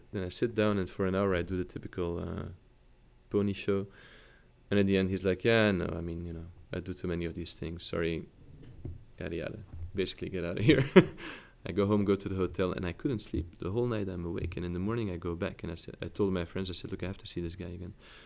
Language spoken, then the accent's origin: English; Louisville, Kentucky, United States; And when I told them that I was from Louisville, they look at me like, huh?